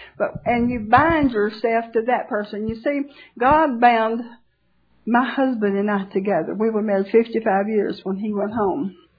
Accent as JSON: {"language": "English", "region": "Tennessee", "country": "United States", "said": "I'm from Tennessee, as you know."}